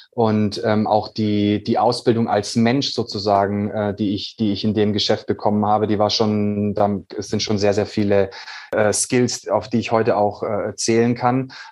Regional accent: Baden-Württemberg, Germany; born there; ich bin ja ein gebürtiger Schwabe

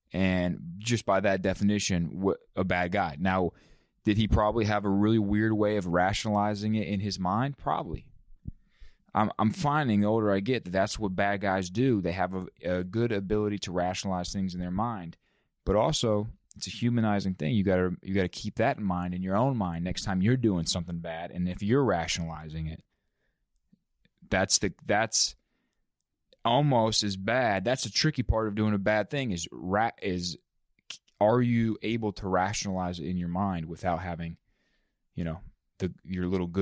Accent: North Carolina, United States; I was 18 years old. I'm growing up in North Carolina.

